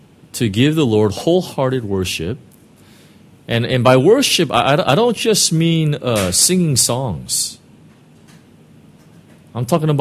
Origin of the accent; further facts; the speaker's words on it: Costa Mesa, California, United States; It's actually in Costa Mesa, my hometown.